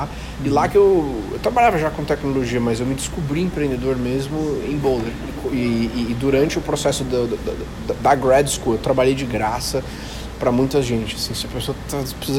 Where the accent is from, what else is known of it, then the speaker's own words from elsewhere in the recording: São Paulo, Brazil; now in United States; Eu tenho quase 10 anos já nos Estados Unidos, então eu sou de São Paulo.